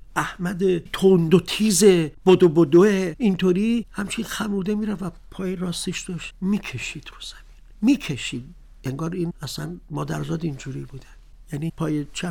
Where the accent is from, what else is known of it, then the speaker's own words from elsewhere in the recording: Iran; first language Azerbaijani; Persian is a second language; now in Tehran, Iran; چون ما تو پایتختیم، زبان حاکم فارسیه و زبان مادری ما یک جورهایی مظلوم واقع شده. میگشتیم واژه های فراموش شده ما ترک های مقیم تهران رو پیدا کنیم